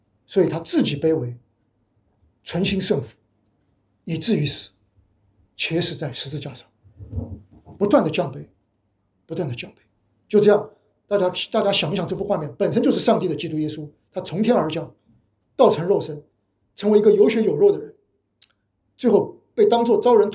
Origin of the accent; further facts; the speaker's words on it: China; 我们中国人都知道秘诀是不外传的，而且秘诀是最最最最重要的。